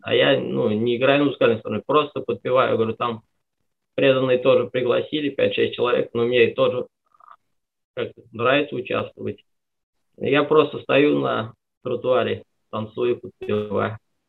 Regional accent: Bashkortostan, Russia; now in Adygea, Russia; Я из Башкирии переехал в Адыгею к преданным. Они общину организовали. Живу там 3,5 года. Рядом с ними это община Боголюбов под Майкопом.

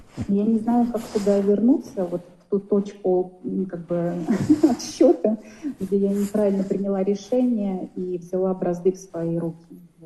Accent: Podolsk, Moscow Oblast, Russia; я из Подольска.

